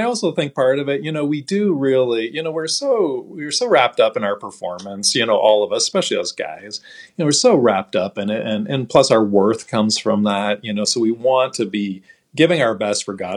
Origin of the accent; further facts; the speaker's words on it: Canada; born there; You know, I'm Canadian by birth, so I love playing ice hockey.